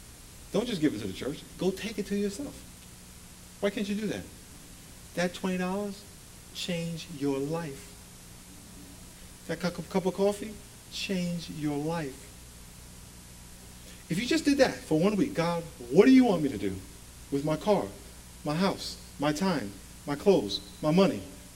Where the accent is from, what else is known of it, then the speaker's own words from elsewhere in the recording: New York, United States; Oh, I grew up in New York.